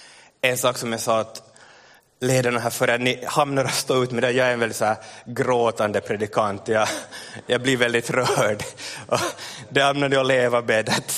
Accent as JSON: {"language": "Swedish", "town": "Ekenäs", "region": "Uusimaa", "country": "Finland", "tie": "born or raised there", "said": "flyttade den här mannen med sin familj till Ekenäs. Där jag är uppvuxen."}